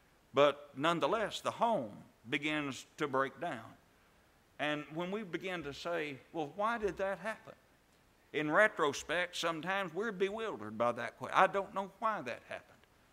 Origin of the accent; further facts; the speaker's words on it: Kentucky, United States; When I was just growing up in Kentucky, my brother and I were preaching down at Fountain Run, Kentucky.